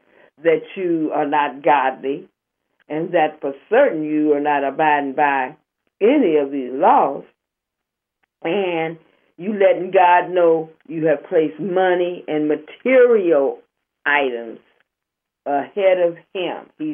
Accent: Oakland, California, United States; Every kind of scam that has ever been has hit my hometown, Oakland, California.

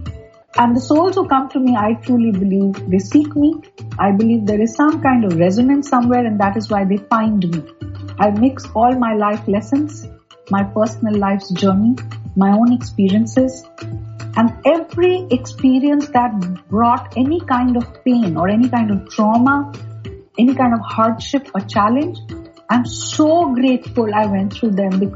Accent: Kolkata, West Bengal, India; English is a second language; moved away as an adult; now in Dubai, United Arab Emirates; I was born in Calcutta in the eastern part of India, and I lived there till 2006 when I moved to Dubai.

